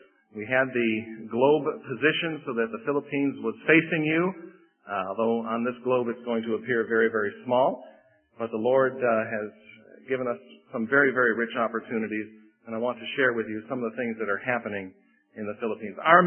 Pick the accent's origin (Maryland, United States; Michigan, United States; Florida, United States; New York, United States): New York, United States; Buffalo; Now, being someone who has been born and raised in Buffalo, New York, you might imagine that the climate is a real challenge to me.